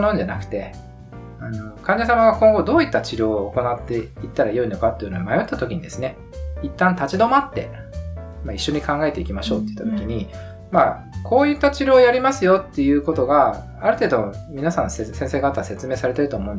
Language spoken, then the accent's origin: Japanese; Kitakyushu, Fukuoka, Japan; はい、私はですね、出身は福岡県北九州になります。